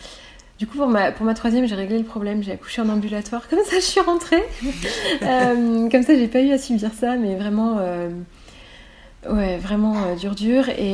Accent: France; en tant que Français

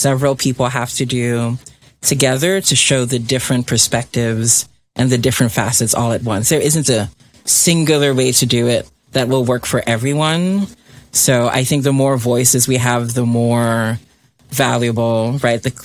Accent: Philippines; because I'm from the Philippines

